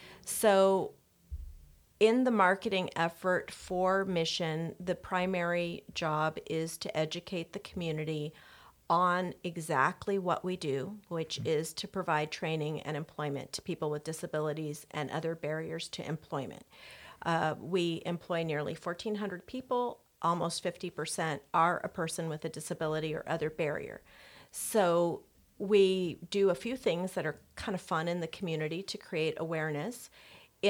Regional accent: Pine Valley, California, United States; also born or lived in San Diego; I grew up in a small town in East County called Pine Valley.

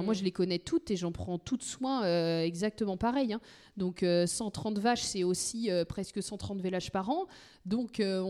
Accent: France; Chez nous, en France, on est vite un peu apeuré sur des fermes de 150 vaches

